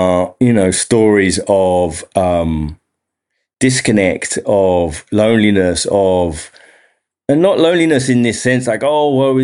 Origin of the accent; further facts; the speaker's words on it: England, United Kingdom; moved away as an adult; now in United States; you may already have spotted I have an accent. You know, I'm English, an Englishman living abroad here in upstate New York, been here for 25 years.